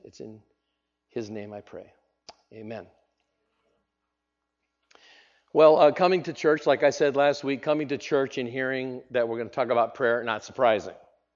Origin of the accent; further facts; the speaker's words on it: Nebraska, United States; I mean, I grew up in Nebraska. We have a little thing there called the Cornhuskers, Big Red.